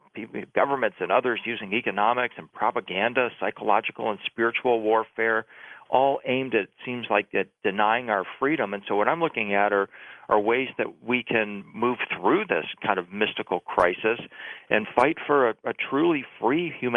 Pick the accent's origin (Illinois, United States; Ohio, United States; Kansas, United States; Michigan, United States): Michigan, United States; Detroit; Well, I grew up in Detroit, so we always had snow, lots of it.